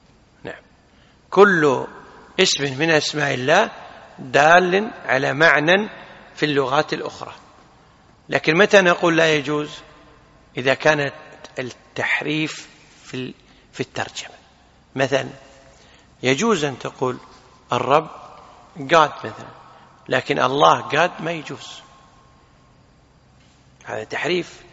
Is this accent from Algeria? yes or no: no; Kuwait; مثلا عندنا في الكويت شي يقولون عطى الله، صح.